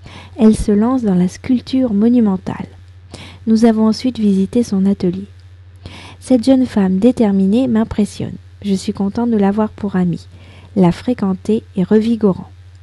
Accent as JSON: {"language": "French", "country": "France", "said": "je suis française, j'habite près de Paris"}